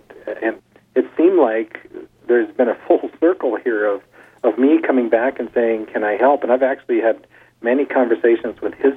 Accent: Grand Rapids, Minnesota, United States; my hometown of Grand Rapids, Minnesota, had a school, the very first school shooter in the nation in 1966.

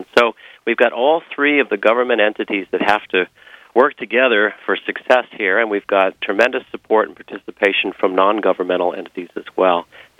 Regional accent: Twin Cities, Minnesota, United States; I'm a Minnesota boy. I grew up in the Twin Cities and worked on the Gunflint Trail

